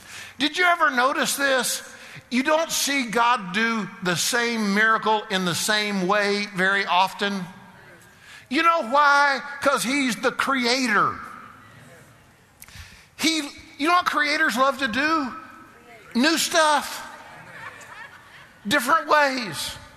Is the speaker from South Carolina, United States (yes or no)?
yes; South Carolina, United States; Now, I'm from South Carolina, so you may say this too, but we get mad as fire.